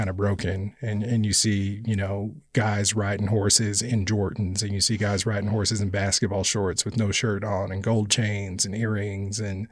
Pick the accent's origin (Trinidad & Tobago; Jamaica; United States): United States; Kansas; Yeah, I grew up in Kansas, so we would go to the American Royal. I remember it very well as a kid going there, but we never went to black rodeos.